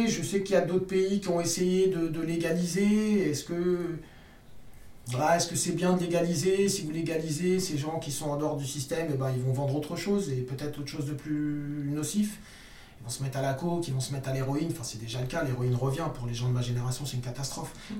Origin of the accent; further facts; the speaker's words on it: France; mais on est français. On est des vrais français, la preuve, on râle tout le temps. On est vraiment français